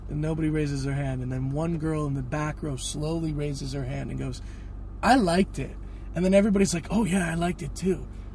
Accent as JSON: {"language": "English", "region": "California", "country": "United States", "tie": "born or raised there", "said": "Yeah, I was born and raised in California."}